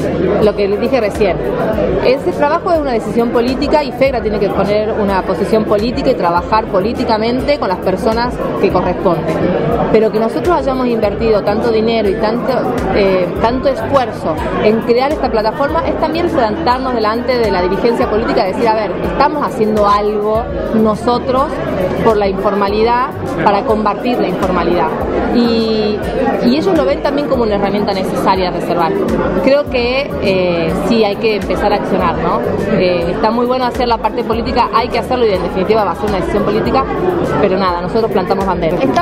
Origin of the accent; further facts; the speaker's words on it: Termas de Río Hondo, Santiago del Estero, Argentina; Y vos sabés que yo soy de las Termas de Riondo, que soy del interior